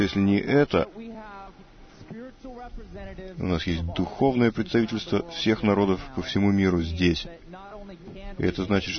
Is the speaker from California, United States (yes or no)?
yes; San Francisco, California, United States; из Сан-Франциско.